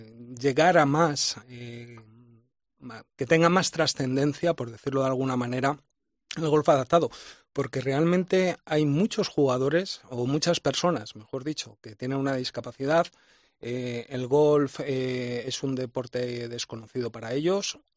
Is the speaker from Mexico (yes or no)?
no; Spain; como cualquier español